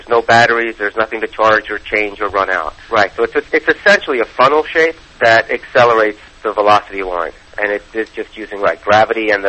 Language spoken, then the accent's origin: English; Philadelphia, Pennsylvania, United States; I grew up in Philadelphia.